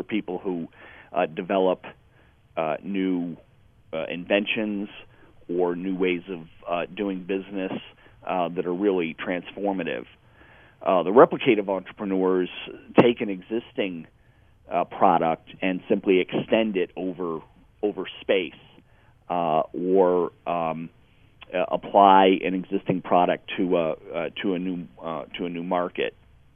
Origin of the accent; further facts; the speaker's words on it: New York, United States; starkly different from my home state of New York